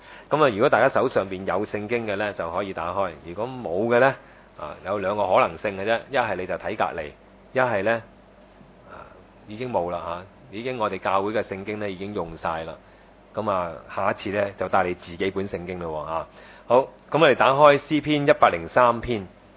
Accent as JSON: {"language": "Cantonese", "country": "China", "said": "诗歌里面提及到有一样嘢咧，系我哋中国人咧好难开口嘅"}